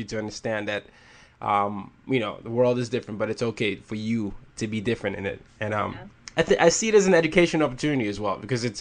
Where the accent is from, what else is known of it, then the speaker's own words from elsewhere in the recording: Nigeria; I'm from Nigeria, where it's a large Muslim and Christian population.